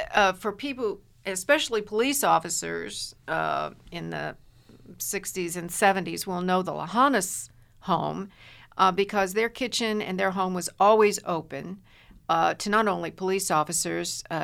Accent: Evansville, Indiana, United States; also born or lived in Henderson; Well, actually, I grew up in Evansville, moved to Henderson when I was the summer before my senior year in high school.

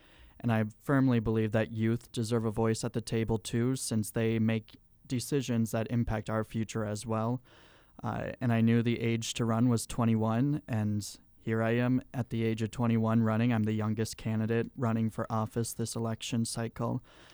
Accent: Watertown, South Dakota, United States; Well, I was born and raised in Watertown, South Dakota. I graduated in 2016 from Watertown High School at the top of my class.

